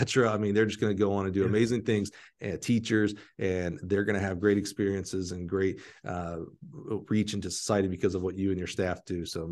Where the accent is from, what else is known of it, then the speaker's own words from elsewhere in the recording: Alabama, United States; Division III is in Crossplex, my home track, because I'm from Alabama.